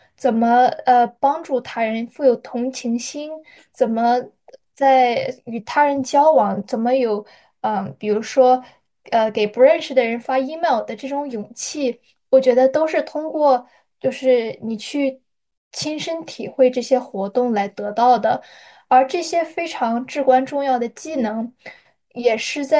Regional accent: Qingdao, Shandong, China; 我小时候在中国长大的时候，我是青岛人，然后，以前就是经常会去我爷爷在农村的一个农田里

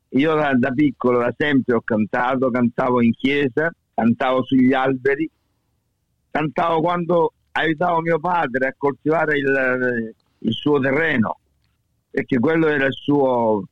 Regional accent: Sicily, Italy; moved away; io sono partito dalla Sicilia che avevo soltanto l'avviamento professionale

